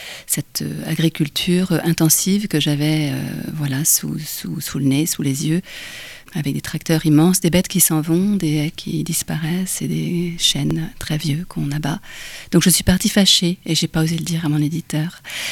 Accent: Rennes, Brittany, France; Alors, je suis originaire de Rennes et j'ai vécu plus d'une vingtaine d'années, effectivement, à l'ouest de Rennes. Il se trouve que je viens juste de déménager, mais bon, je sors de la campagne, voilà, profonde.

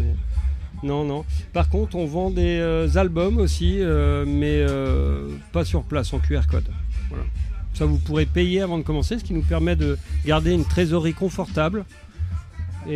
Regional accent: Saint-Pierre-des-Corps, Centre-Val de Loire, France; Parce que déjà on est de Saint-Pierre-des-Corps

